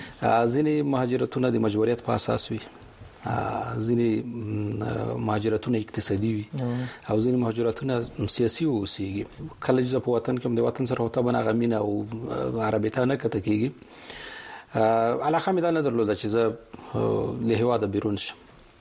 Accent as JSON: {"language": "Pashto", "region": "Khost", "country": "Afghanistan", "tie": "born or raised there", "also_born_or_lived": "Pakistan", "said": "زه د خوست ولایت يم، د خوست د لکنو د بدی خېلو په کلی کې پیدا شوم،"}